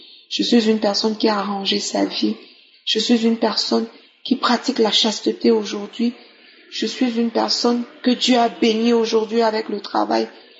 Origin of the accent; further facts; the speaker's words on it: Cameroon; now in Equatorial Guinea; Je suis camerounaise, vivant en Guinée équatoriale pour des raisons de travail.